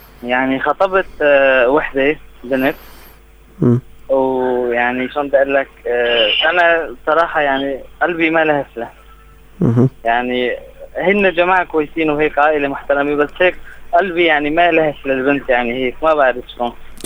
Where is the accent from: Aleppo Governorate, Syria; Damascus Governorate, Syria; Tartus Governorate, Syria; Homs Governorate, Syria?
Aleppo Governorate, Syria; Aleppo